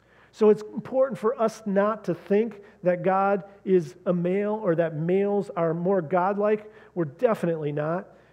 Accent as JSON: {"language": "English", "town": "Grand Rapids", "region": "Michigan", "country": "United States", "tie": "born or raised there", "said": "Now, what was interesting is I grew up in Grand Rapids, and I went to a fairly large high school."}